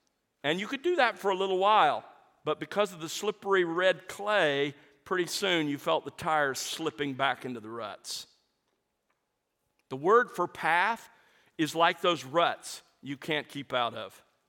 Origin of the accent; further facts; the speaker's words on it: Alabama, United States; Some of you know that I grew up in South Alabama, and our family lived on the edge of civilization